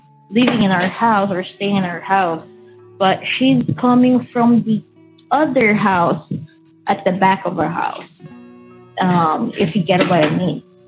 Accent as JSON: {"language": "English", "country": "Philippines", "lives_now": "Saudi Arabia", "said": "I'm from Philippines, so sorry about that. But currently working here in Saudi Arabia"}